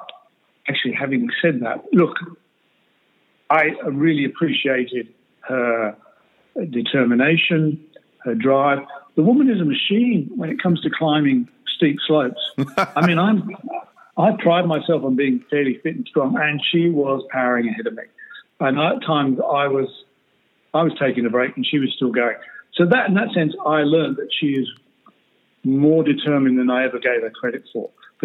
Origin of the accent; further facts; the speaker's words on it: England, United Kingdom; I'm English. My family's still there.